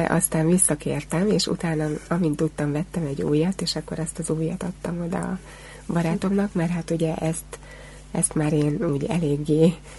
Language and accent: Hungarian; Kazincbarcika, Borsod-Abaúj-Zemplén, Hungary; Kazincbarcikán nőttem föl, és ott éltek a szüleim, én Debrecenben kollégista voltam